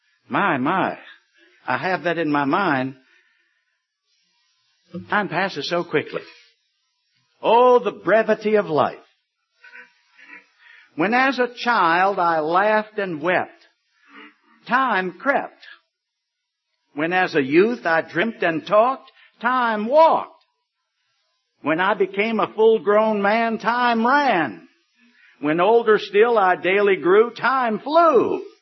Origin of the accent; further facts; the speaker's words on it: Richmond, Virginia, United States; I remember back in my hometown of Richmond, Virginia, I'm in my 70s now